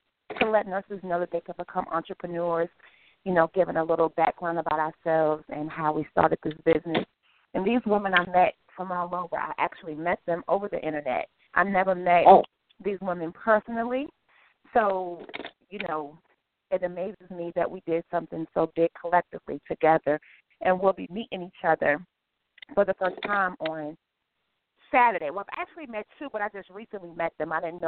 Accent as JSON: {"language": "English", "town": "Danville", "region": "Virginia", "country": "United States", "tie": "born or raised there", "lives_now": "Charlotte, United States", "said": "Well, I'm from Danville, Virginia, but I currently reside in Charlotte, North Carolina, and I've been there for the past 6 years."}